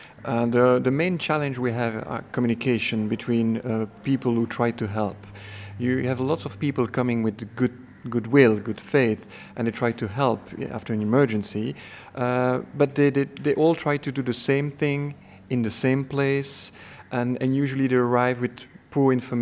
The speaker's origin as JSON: {"language": "English", "country": "Belgium", "said": "I'm coming from Belgium"}